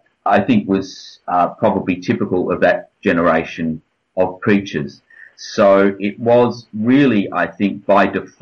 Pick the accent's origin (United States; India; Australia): Australia; Western Australia; the group that I grew up in Western Australia.